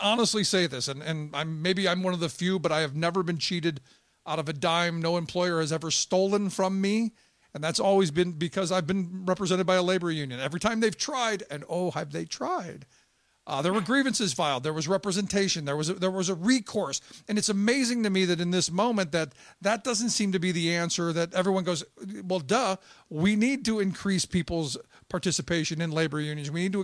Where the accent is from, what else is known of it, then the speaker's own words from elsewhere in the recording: Cleveland, Ohio, United States; So some good news coming from my hometown of Cleveland, Ohio